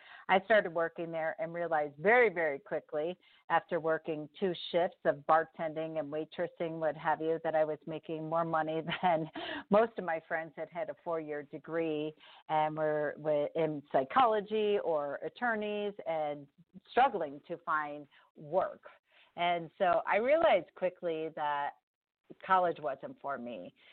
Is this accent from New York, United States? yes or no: yes; Buffalo, New York, United States; So my journey starts with I grew up in Buffalo, New York